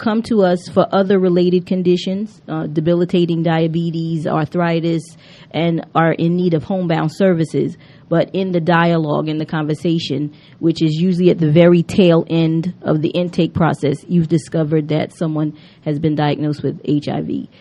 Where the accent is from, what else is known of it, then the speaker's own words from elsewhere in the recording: New York, United States; Well, I'm a New Yorker, so I'm not shocked by much.